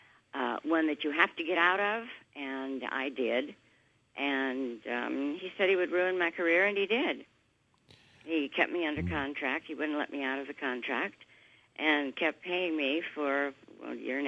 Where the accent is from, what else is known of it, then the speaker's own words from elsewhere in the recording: Minnesota, United States; now in Los Angeles, United States; No, but I'm from Minnesota, so I kind of keep a watch on what's going on over there. I was born in southern Minnesota, but I live in Los Angeles, in the Los Angeles area.